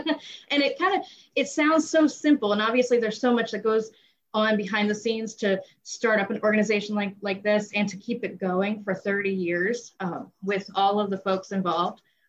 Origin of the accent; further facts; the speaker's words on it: Milford, Delaware, United States; So growing up in Milford, you know, Granddaddy was in the military and he was stationed in the Milford-Dover area shortly before he retired. So we grew up in Milford. Graduated from Milford High School